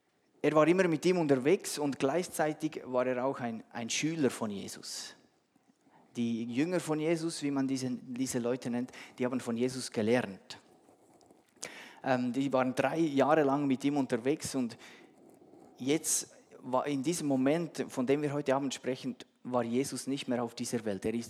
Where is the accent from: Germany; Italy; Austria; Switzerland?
Switzerland; Adelboden, Bern; Ich bin in Adelboden groß geworden.